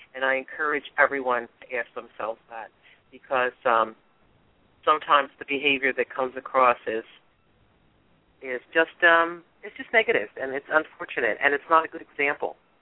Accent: New Jersey, United States; New Jersey as, it's my home state. I was born and raised here, although I've lived in several other areas of the country.

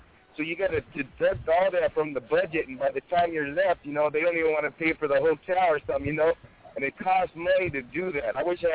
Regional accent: Santa Barbara, California, United States; Yeah, I'm from Santa Barbara. Born and raised in Santa Barbara on the west side.

